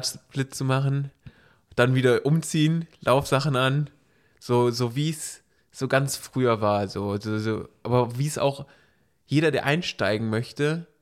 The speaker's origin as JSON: {"language": "German", "town": "Bocholt", "region": "North Rhine-Westphalia", "country": "Germany", "said": "ich komme ja auch da aus der Ecke, ne, von Bocholt"}